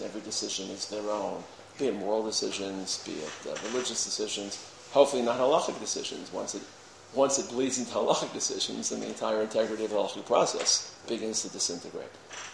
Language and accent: English; Brooklyn, New York, United States; I remember as a high school boy growing up in Brooklyn, so we used to get off of the D train on Avenue J